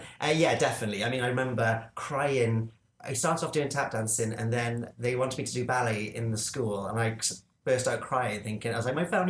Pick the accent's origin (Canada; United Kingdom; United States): United Kingdom; Cardiff, Wales; I'm from Cardiff in Wales.